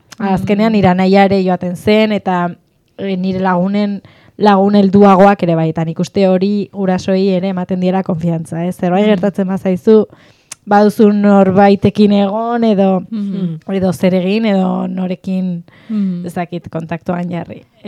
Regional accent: Pamplona, Navarre, Spain; Esan dudan moduan oso Iruñakoa naiz, edo irikoa

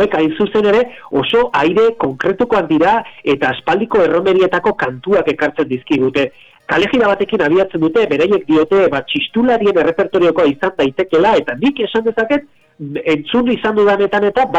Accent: Irun, Basque Country, Spain; irunen ere bagaudela ezkaldunak, eta bagaude diot, zenbien eroni ere irundarra naiz jaiotzez

